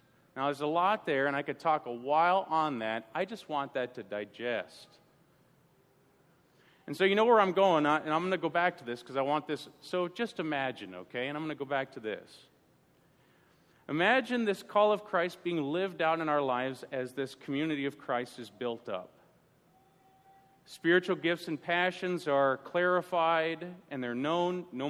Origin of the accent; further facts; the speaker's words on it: Pittsburgh, Pennsylvania, United States; sorry, I'm from Pittsburgh, it doesn't, nothing to do with that, okay?